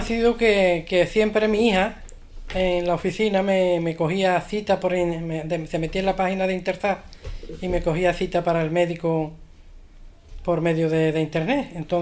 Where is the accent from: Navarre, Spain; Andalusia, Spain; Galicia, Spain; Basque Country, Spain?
Andalusia, Spain; Gerena; Mi pueblo es Gerena, de la provincia de Sevilla